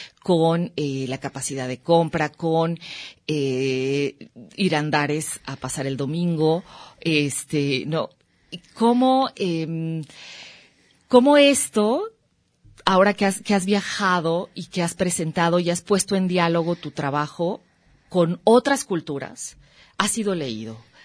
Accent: Guadalajara, Jalisco, Mexico

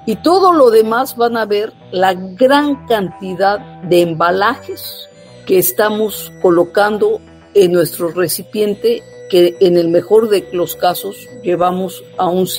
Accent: Mexico; ¿por qué no cambiamos nuestro modelo de consumo y de desecho como población, como mexicanos?

